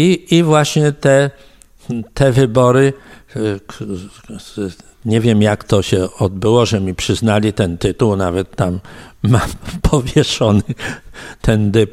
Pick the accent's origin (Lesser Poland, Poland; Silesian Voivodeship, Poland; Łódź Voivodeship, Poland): Silesian Voivodeship, Poland; bo z jednej niejako miejscowości pochodzimy, z jednego rejonu Żywiecczyzny.